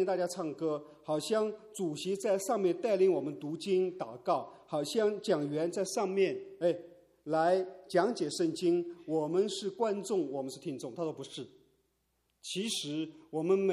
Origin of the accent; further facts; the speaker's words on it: China; 今年对我们中国人来说很特别，一月份可以过两次年